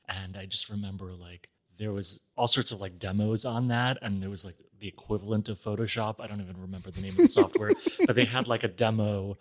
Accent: Phoenix, Arizona, United States; also born or lived in Taiwan; Well, I'm originally from Taiwan, and then my parents went to grad school in Phoenix, Arizona. So I grew up in the Phoenix area

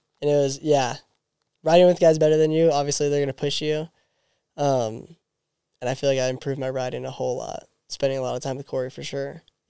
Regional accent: Australia; I'm an Australian

